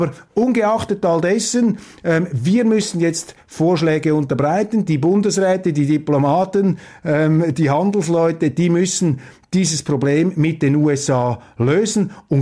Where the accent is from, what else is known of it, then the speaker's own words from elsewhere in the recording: Switzerland; Und da müssen wir als Schweizer auch sehr, sehr tief in den Spiegel schauen.